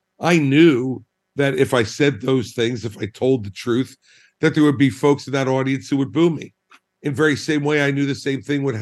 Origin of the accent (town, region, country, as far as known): New Jersey, United States